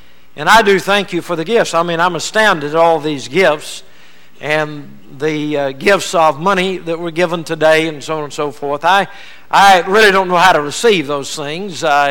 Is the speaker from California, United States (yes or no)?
no; Louisiana, United States; I was raised in Louisiana. I thought I was back in New Orleans.